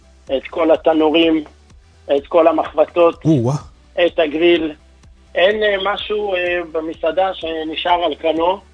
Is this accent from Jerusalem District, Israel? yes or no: yes; Jerusalem, Jerusalem District, Israel; אני יליד ירושלים, באמת, וגדלתי כל החיים שלי בירושלים הקדושה, קיבלתי חינוך מבית אבא ואמא, חינוך יהודי דתי